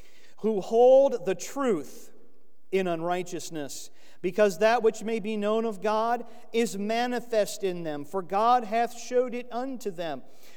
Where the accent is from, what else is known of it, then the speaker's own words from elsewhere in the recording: Florida, United States; Remember when I was a kid growing up in Florida, you know, you'd walk into a room in the middle of the night, turn a light on